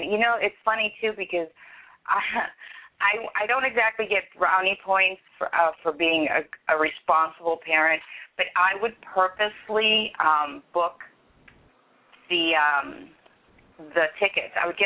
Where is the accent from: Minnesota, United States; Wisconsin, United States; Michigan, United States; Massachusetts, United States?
Massachusetts, United States; Boston; I'm from Boston. It will always be the Garden to me.